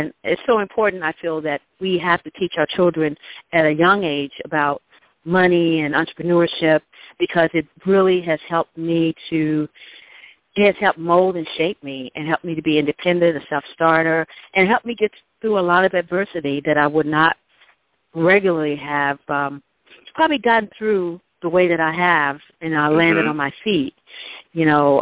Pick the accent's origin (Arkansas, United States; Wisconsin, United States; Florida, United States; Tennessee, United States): Arkansas, United States; Stuttgart; I'm actually originally from Arkansas, the great